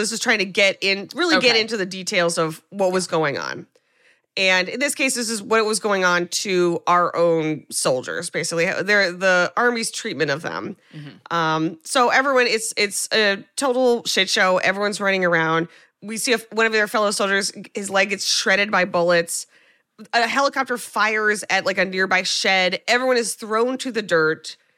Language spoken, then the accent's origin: English; New York City, New York, United States; And you know, it's this horrifying moment as a New Yorker.